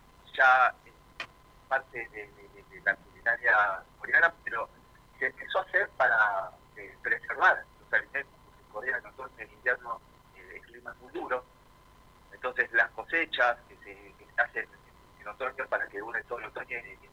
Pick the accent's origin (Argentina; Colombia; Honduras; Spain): Argentina; Yo soy argentino, pero mis padres son coreanos.